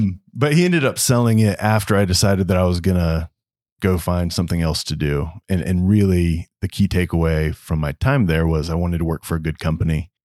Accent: Orlando, Florida, United States; I grew up here in Orlando, Florida. I am the son of two parents. I have two loving parents. Grew up here in Orlando.

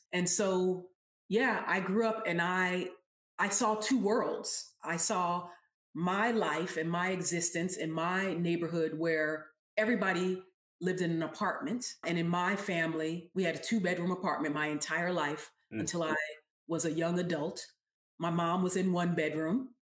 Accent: Los Angeles, California, United States; also born or lived in New York; I was actually raised in Los Angeles. Even though I was born in New York, I was like, I don't know, 1 year old or so when my parents moved to Los Angeles, California. So I ended up getting raised in Southern California.

